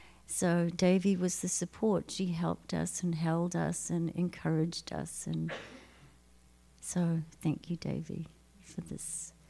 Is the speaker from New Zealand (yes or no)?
yes; New Zealand; I'm from New Zealand, and it's very special for me to be sitting here.